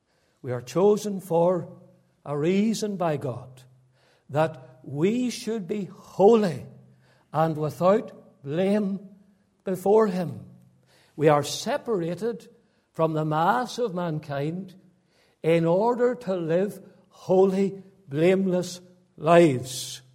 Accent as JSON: {"language": "English", "region": "Northern Ireland", "country": "United Kingdom", "tie": "born or raised there", "said": "I can remember where I grew up in County Fermanagh. I grew up at that time in an unsaved family."}